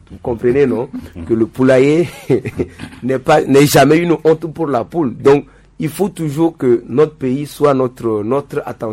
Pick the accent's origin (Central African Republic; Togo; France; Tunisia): Togo; nous sommes Togolais avant tout.